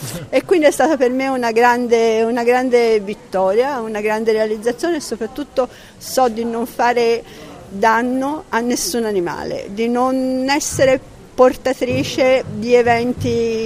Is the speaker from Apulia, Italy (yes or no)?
no; Florence, Tuscany, Italy; Di Firenze. Sì, io sono di Firenze